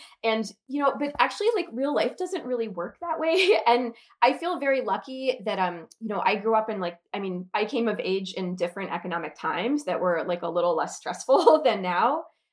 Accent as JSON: {"language": "English", "country": "United States", "said": "And even though being American in the UK exempts you from some of the social rules"}